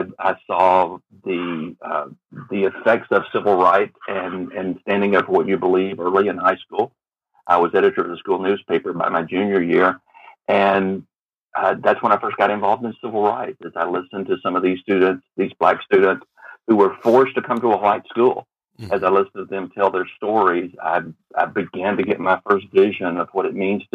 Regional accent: Alabama, United States; now in Texas, United States; I was born and raised in Alabama.

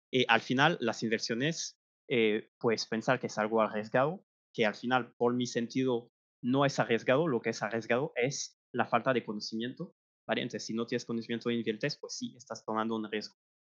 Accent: France; Spanish is a second language; como yo, que soy francés, que cuando hablo por el teléfono, pues, se oye que tengo un acento

